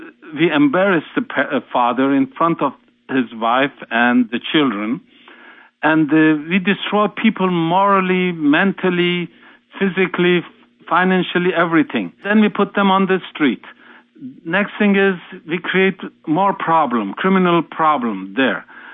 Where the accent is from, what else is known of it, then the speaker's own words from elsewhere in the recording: Iran; English is a second language; now in United States; as you know, I came from Iran. I ran away from there because there is a tyranny of religion.